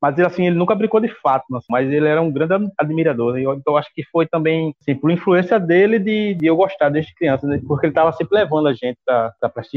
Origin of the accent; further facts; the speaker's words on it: Condado, Brazil; Então, eu sou natural, né? Nascido e criado aqui em Condado